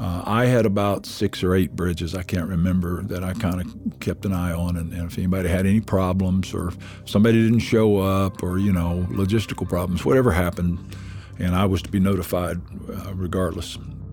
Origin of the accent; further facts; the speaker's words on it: Tennessee, United States; I was raised on a river in East Tennessee